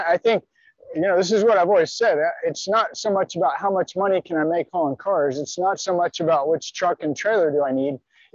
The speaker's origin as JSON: {"language": "English", "town": "Joplin", "region": "Missouri", "country": "United States", "said": "Obviously, I'm from Joplin. I'm familiar."}